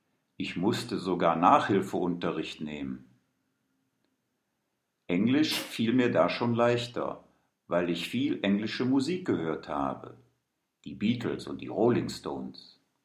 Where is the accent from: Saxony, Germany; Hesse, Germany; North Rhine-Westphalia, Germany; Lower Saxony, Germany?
North Rhine-Westphalia, Germany; Düsseldorf; Ich bin Deutscher und in Düsseldorf geboren. Dort bin ich zur Schule gegangen.